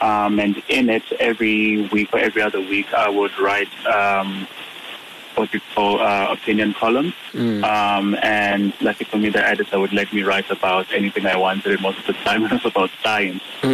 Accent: South Africa; growing up in South Africa, you have that idea that things that are technological or scientific, they're not for us. They're not for us, black people.

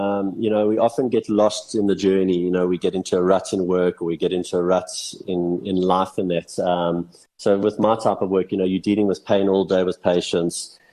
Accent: South Africa; That's, I would say, my national side, even though I'm South African.

